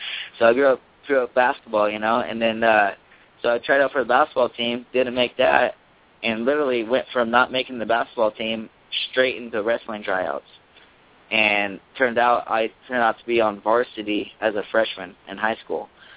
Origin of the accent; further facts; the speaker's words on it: Auburn, California, United States; also born or lived in Grass Valley; I grew up north in Auburn, California, Grass Valley.